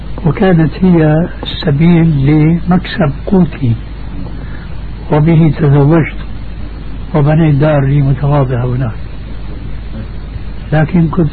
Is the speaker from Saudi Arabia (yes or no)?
no; Syria; يقولوا عندنا في الشام